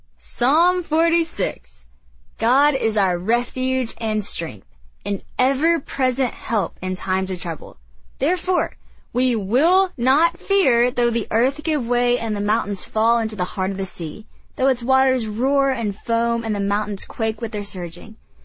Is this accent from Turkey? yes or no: no; the South, United States; I'm from the South, and when I say the word so, I can spread it out over 3 or 4 syllables, and I also say it a lot.